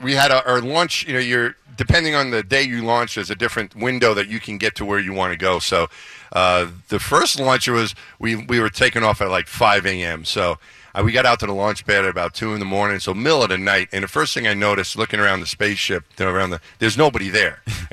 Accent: Franklin Square, New York, United States; now in Houston, United States; From Long Island. That's where I grew up, just outside of the city.

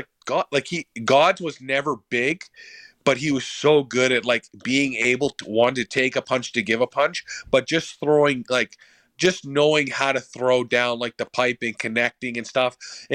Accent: Sault Ste. Marie, Ontario, Canada; Sault Ste. Marie. And just an unbelievable guy. And I met him in the middle of nowhere. I was going fishing with a couple of my buddies. Like, I'm from a small town.

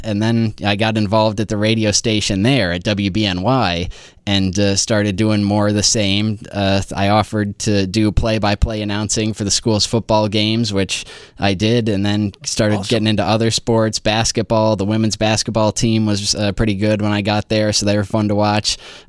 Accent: Corning, New York, United States; This was back near my hometown in Corning.

